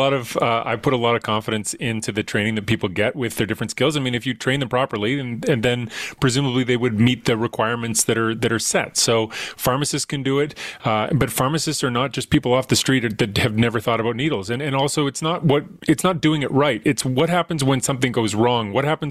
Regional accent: Alberta, Canada; I grew up in Alberta and, you know, next to BC

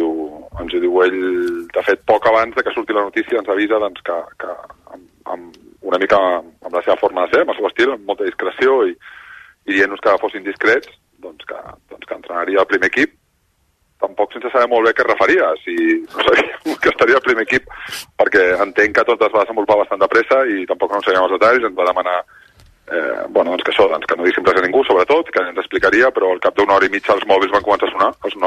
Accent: Barcelona, Catalonia, Spain; nosaltres som de Sants, cony, que som al costat de les Corts

